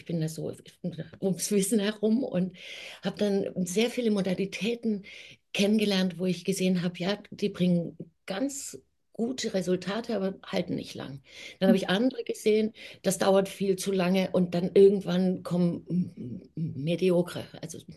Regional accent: Germany; moved away; Und ich bin in Deutschland geboren und dort auch aufgewachsen und bin dann sehr früh von Deutschland weg

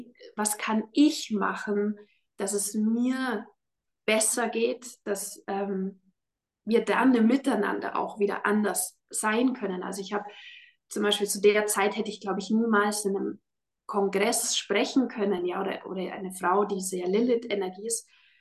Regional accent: Bavaria, Germany; im Allgäu, also da wo ich aufgewachsen bin

